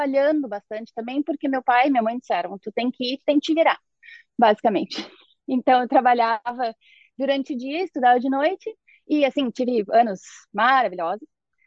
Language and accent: Portuguese; Novo Hamburgo, Rio Grande do Sul, Brazil; born there; Nasci em Novo Hamburgo, no Rio Grande do Sul.